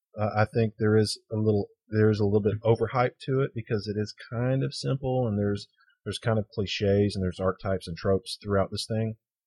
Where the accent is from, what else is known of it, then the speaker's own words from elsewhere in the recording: the South, United States; And being a Southerner myself, it automatically pushes me out.